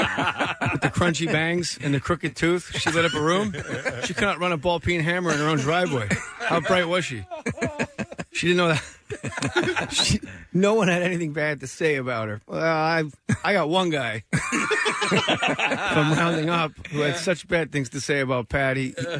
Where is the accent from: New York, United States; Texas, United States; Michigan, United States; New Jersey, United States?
New Jersey, United States; When I grew up, it was like, I grew up in New Jersey, which is a nice place to live